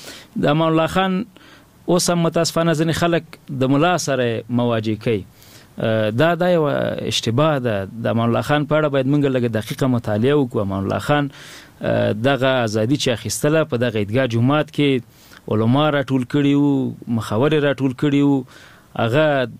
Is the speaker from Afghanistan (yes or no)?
yes; Nangarhar, Afghanistan; زه د ننګرهار ولایت یم،